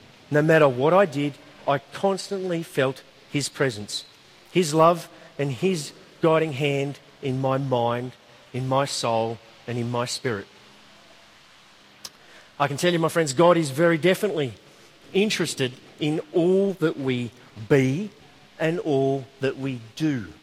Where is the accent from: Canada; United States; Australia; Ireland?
Australia; And I'm an Aussie